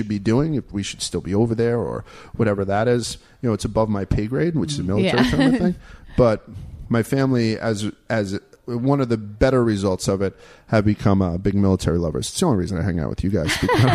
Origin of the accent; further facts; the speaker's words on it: New York, United States; I'm a New Yorker.